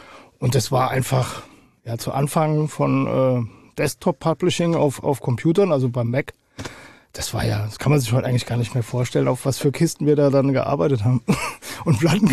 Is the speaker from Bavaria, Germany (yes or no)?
no; Hattersheim am Main, Hesse, Germany; also born or lived in Hofheim am Taunus; Nee, ich bin aus Hattersheim-Okriftel, das ist so ein kleines Kaff im Main-Taunus-Kreis. Mhm. Und geboren bin ich in Hofheim.